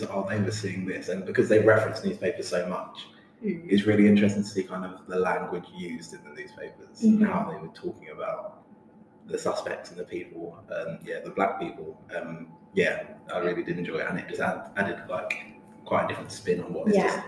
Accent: London, United Kingdom; growing up in London when I was a teenager, I used to get stopped and searched at least 2-3 times a week.

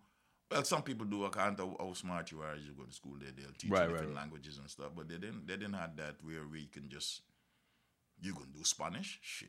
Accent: Guyana; I'm from Guyana. I'm next to Brazil and Venezuela. I'm in the Caribbean, South America.

